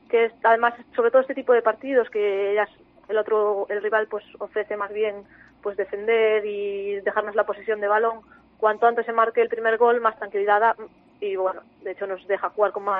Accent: A Coruña, Galicia, Spain; estoy cómoda aquí en Galicia, cerca de casa, ya que yo soy de Coruña.

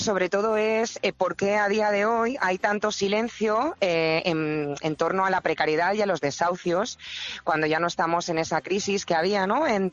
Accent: Aragon, Spain; moved away; Y llevo 10 años sin venir a mi tierra y hay sorpresitas aragonesas, porque hay mucho de la tierra, hay mucho de la cultura aragonesa y de lo que somos los aragoneses.

